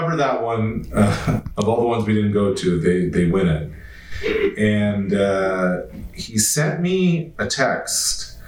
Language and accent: English; Canada; Like it was overwhelming to see that as a Canadian.